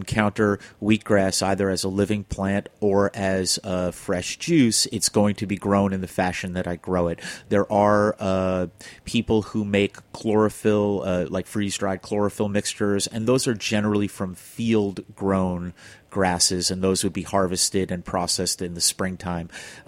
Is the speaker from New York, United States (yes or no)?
yes; Flushing, New York, United States; Up until then, I'm a city boy. I grew up in Flushing, and we had like little tomatoes in the garden